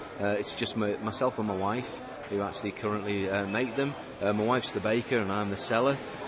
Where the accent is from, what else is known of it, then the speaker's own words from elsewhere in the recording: North West England, United Kingdom; I'm an interloper. We're actually from Lancashire.